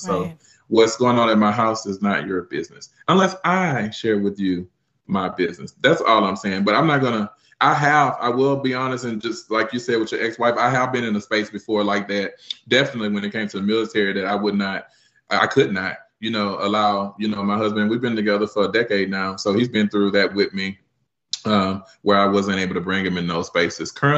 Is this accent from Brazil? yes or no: no; Lake Charles, Louisiana, United States; now in Texas, United States; No, I'm from Louisiana. Me and myself and AJ are from Lake Charles.